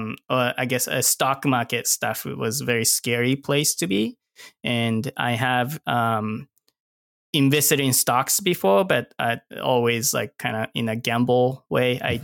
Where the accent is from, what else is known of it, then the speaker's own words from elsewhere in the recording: Japan; moved away; Like I came from Japan and like, you know, lived here by myself.